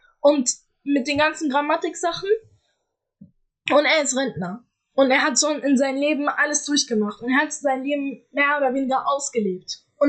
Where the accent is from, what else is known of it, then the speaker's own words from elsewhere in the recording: Syria; German is a second language; Wir sind beide Syrer